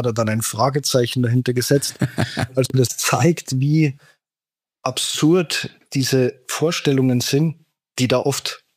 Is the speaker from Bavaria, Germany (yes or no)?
yes; Landshut, Bavaria, Germany; einen Standort nahe Landshut gewonnen, wo ich herkomme, die Stadt Landshut, kann man ja sagen.